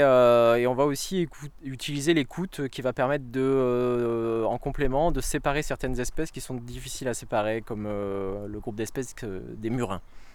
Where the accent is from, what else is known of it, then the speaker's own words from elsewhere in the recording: Brittany, France; je viens de Bretagne